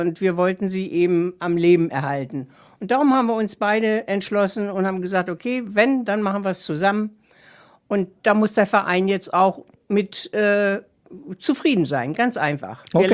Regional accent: Königslutter, Lower Saxony, Germany; now in Braunschweig, Germany; Also ich stamme ursprünglich aus Königslutter, da haben wir den TSV gehabt.

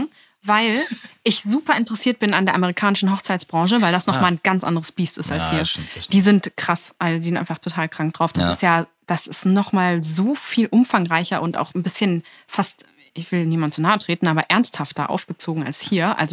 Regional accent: Berlin, Germany; ich komme aus Berlin. Ich spreche gut Englisch und ich habe auch vor, danach wieder zurück nach Berlin zu gehen.

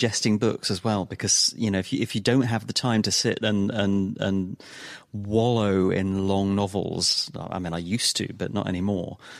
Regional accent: England, United Kingdom; I am English. I'm from the United Kingdom, still just about united.

